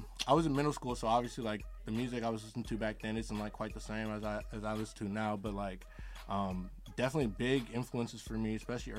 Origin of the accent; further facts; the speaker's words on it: California, United States; Definitely influenced a lot, like early on, like, you know, I'm from the Bay, so you know what I'm saying, like